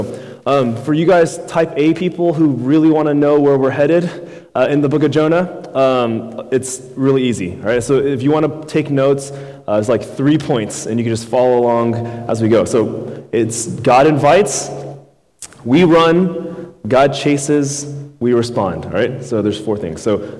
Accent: Houston, Texas, United States; I grew up in Houston all my life, and I currently live in Missouri City, kind of Sugar Land area, if that kind of gives you a frame of reference.

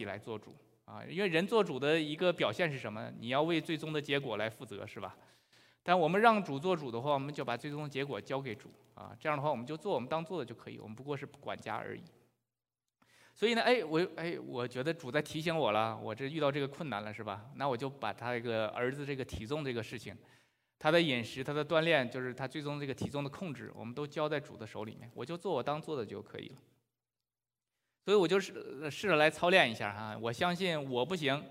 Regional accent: China; moved away; 我和我太太都是从大陆过来的

